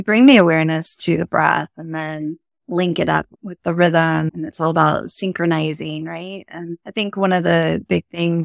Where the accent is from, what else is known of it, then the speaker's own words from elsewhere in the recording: Florida, United States; now in Lake Tahoe, United States; I'm actually from Florida. And as we know, in Florida, it can be very hot.